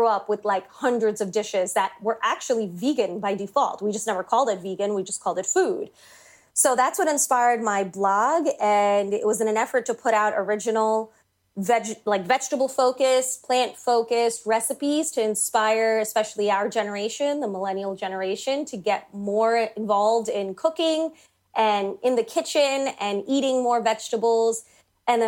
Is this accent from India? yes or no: yes; India; now in Boston, United States; I'm Indian